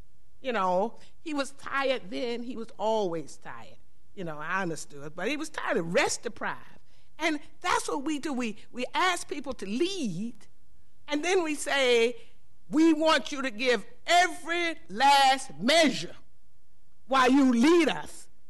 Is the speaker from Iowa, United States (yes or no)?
no; Norfolk, Virginia, United States; I was from Norfolk, Virginia, and so, you know, we had our few little sit-ins.